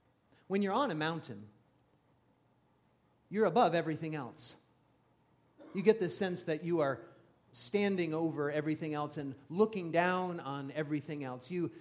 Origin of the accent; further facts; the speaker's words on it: Concord, Massachusetts, United States; born there; I was born in Concord, Massachusetts, and I was baptized in that church, the Trinitarian Congregational Church in Concord.